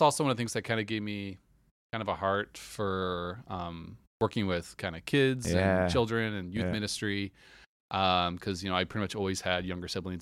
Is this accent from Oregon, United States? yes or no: yes; Oregon, United States; So I grew up in Southern Oregon.